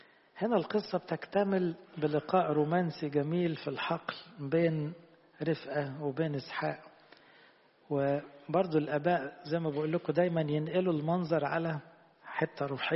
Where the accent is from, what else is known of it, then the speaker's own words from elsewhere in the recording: Egypt; احنا كمصريين ما احنا يهود، احنا من الأمم